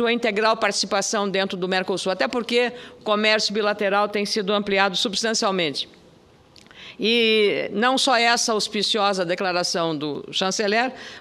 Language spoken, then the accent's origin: Portuguese; Rio Grande do Sul, Brazil; como sou do Rio Grande do Sul